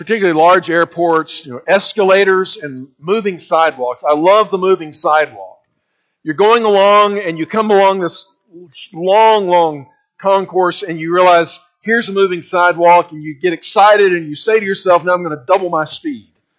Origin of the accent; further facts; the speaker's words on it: Texas, United States; I grew up in the Texas Panhandle